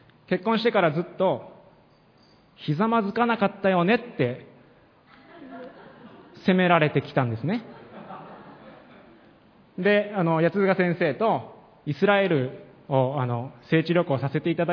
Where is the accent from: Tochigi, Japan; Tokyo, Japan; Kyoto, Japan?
Tochigi, Japan; 地方から、栃木県から来たので、東京で警戒してるんでしょと言われるんですが、違うんです。